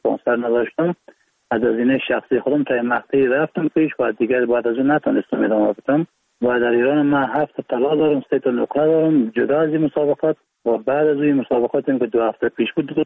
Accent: Baghlan, Afghanistan; also born or lived in Iran; و 31 سال سنم هست. از ولایت بغلان هستیم و متولد ایران هستم

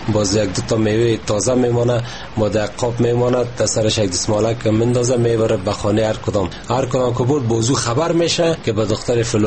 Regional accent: Parwan, Afghanistan; در ولایت ما فضل خدا هر چیزی آف میشه.

